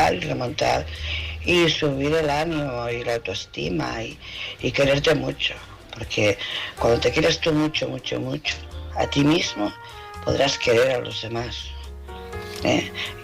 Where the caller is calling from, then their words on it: Barcelona, Catalonia, Spain; de Barcelona.